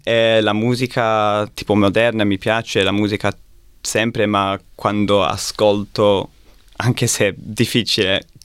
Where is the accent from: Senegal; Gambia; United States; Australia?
Australia; Italian is a second language; come sappiamo non sono italiano, quindi essere un australiano che è riconosciuto a fare questi panini italiani